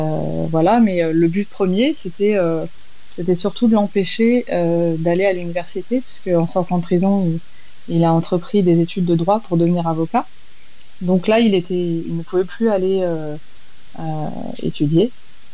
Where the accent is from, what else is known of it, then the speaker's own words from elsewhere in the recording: France; Donc, comme moi, je suis française, j'habitais à Jérusalem avec lui